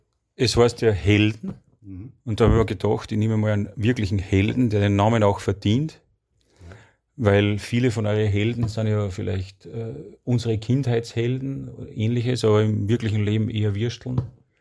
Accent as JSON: {"language": "German", "region": "Salzburg", "country": "Austria", "tie": "born or raised there"}